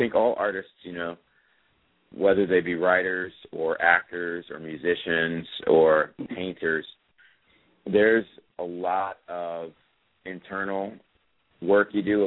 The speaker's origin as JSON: {"language": "English", "town": "Chicago", "region": "Illinois", "country": "United States", "tie": "born or raised there", "also_born_or_lived": "Oregon", "said": "When I was a little boy, I grew up in Chicago, part of my life, mm-hmm. and the other part in Oregon."}